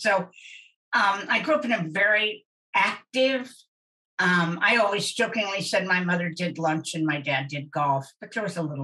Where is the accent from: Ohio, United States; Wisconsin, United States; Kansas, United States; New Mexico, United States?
Kansas, United States; but I am from Kansas and yes, I know Dorothy and those guys.